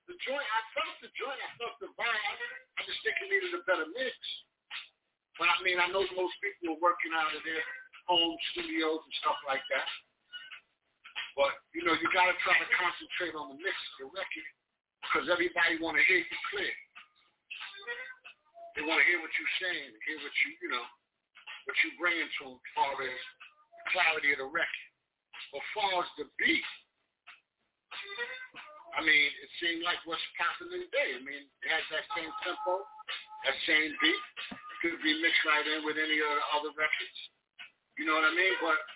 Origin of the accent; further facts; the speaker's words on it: Brooklyn, New York, United States; I'm from Flatbush, so.